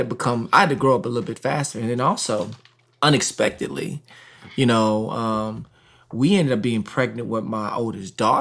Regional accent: Texas, United States; I'm from Texas.

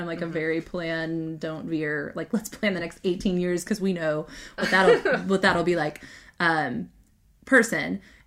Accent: Kansas City, Missouri, United States; born there; I was born in Kansas City, Missouri, which sometimes if you're talking to somebody who just says, I'm from Kansas City, and you go, me too, and they go, Kansas or Missouri, and you go, Missouri, and they kind of go, oh. So I'm proud to be from Missouri.

